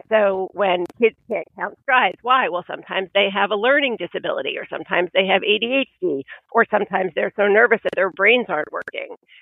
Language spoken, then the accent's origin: English; Long Island, New York, United States; I grew up on Long Island riding more or less hunter jumpers.